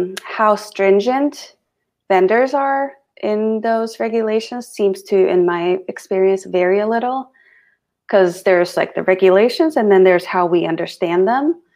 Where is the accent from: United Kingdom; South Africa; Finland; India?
Finland; English is a second language; And I'm originally from Scandinavia. I'm Finnish